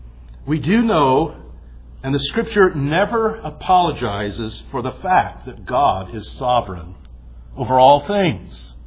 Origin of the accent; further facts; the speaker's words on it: United States; I came from Tornado Alley.